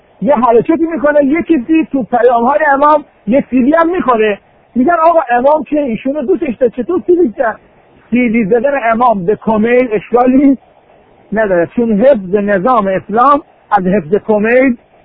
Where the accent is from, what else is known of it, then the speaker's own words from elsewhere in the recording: Iran; born there; خدا رو شکر که ما در ایران متولد شدیم،